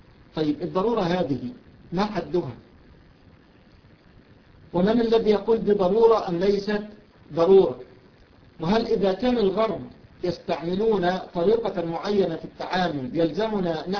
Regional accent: Egypt; وهو من الشيوخ المشاهير عندنا في مصر وله وزنه في باب الفقه خاصة

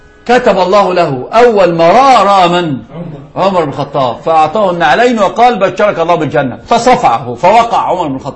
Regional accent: Egypt; يعني عندنا في مصر الحمد لله في إلف لأمر معين

